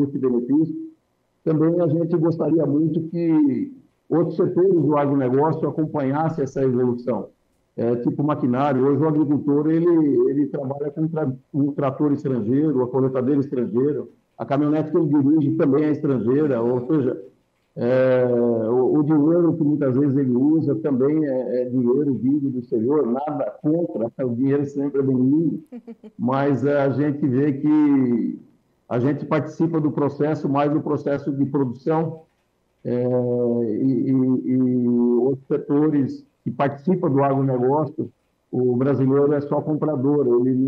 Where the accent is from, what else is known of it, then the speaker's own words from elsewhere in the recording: Brazil; considera esse assunto com tanta seriedade e com tanta austeridade como nós brasileiros.